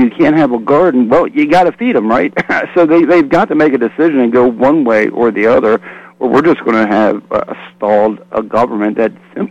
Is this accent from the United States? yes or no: yes; United States; Well, I'm second generation American.